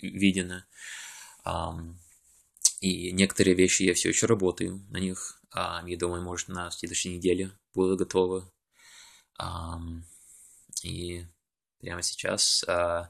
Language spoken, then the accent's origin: Russian; Russia; moved away; он говорит лучше, чем я, потому что он был старше, чем меня, когда он из России приехал. Но я, у меня акцента почти никто не знает, что у меня акцента нету русского.